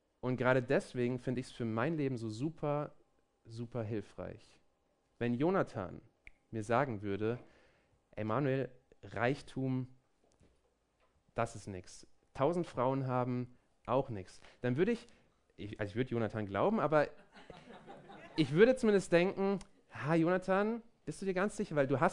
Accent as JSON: {"language": "German", "town": "Potsdam", "region": "Brandenburg", "country": "Germany", "said": "ich komme aus Potsdam, da gab es die preußischen Könige."}